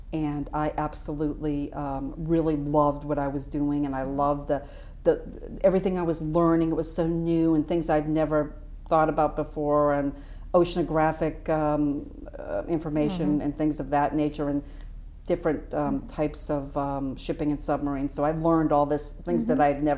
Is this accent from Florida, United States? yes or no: no; Wrentham, Massachusetts, United States; also born or lived in Norwood; I was born in Norwood, but I was born and raised in Wrentham, Mass.